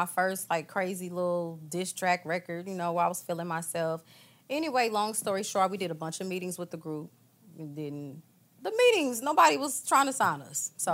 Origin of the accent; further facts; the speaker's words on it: Houston, Texas, United States; You know, I come from Houston.